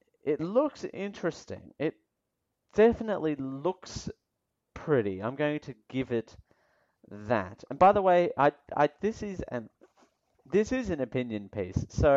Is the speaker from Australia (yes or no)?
yes; Australia; I'm from Australia. So that answers your question.